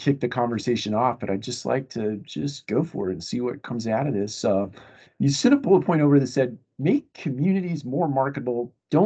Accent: Marion, Ohio, United States; I'm actually from Ohio, Marion, little town

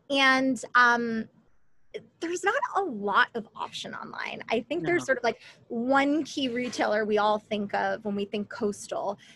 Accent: New York, United States; also born or lived in New Jersey; now in Los Angeles, United States; I'm originally from the Northeast and I grew up in New York and New Jersey and have family in Connecticut and New England.

